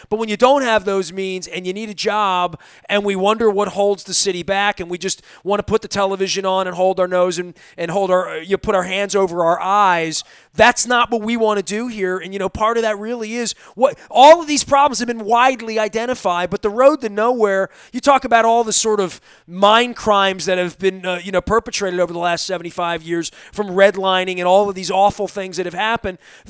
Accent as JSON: {"language": "English", "town": "Baltimore", "region": "Maryland", "country": "United States", "tie": "born or raised there", "said": "I grew up in East Baltimore. My dad never had a car."}